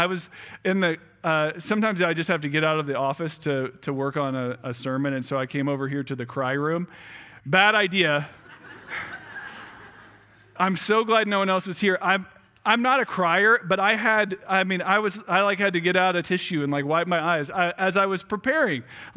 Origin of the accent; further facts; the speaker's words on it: San Antonio, Texas, United States; I grew up in San Antonio. I went to San Antonio Christian School. I grew up going to Wayside Chapel.